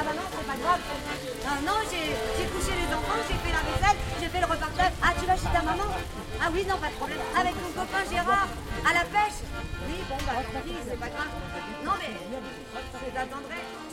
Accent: Grenoble, Auvergne-Rhône-Alpes, France; Eh ben, de Grenoble, en fait. On est d'ici, ouais.

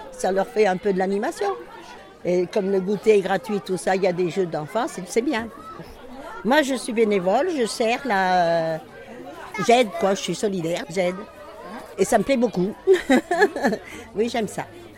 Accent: Fontaine, France; born there; Je suis née à Fontaine.

